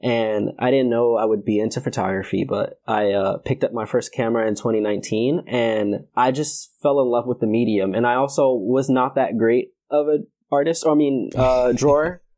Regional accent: Brooklyn, New York, United States; now in Connecticut, United States; I am from Brooklyn, New York. I live in Connecticut.

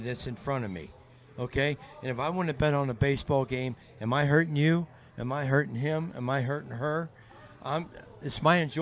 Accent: Cincinnati, Ohio, United States; I'm from Cincinnati. The Reds play on Pete Rose Way.

